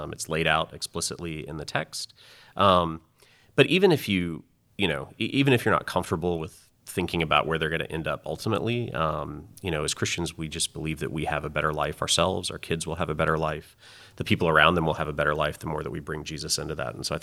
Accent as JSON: {"language": "English", "region": "North Carolina", "country": "United States", "also_born_or_lived": "California", "said": "We're from North Carolina. We were out in California for a long time for work, and then we're glad to be back here."}